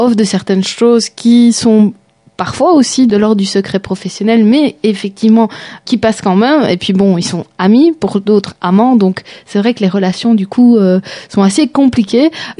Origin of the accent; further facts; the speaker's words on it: Belgium; C'est vrai que là, effectivement, en tant que Belge, on sait ce qu'on évoque à travers cette affaire.